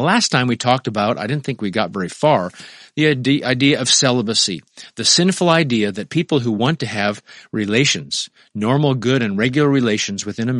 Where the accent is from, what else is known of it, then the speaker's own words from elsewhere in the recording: Nebraska, United States; accent: Midwest; But I think I've pretty much kept my Midwest accent intact over the years. 49 years later, still speaking like I'm from Nebraska.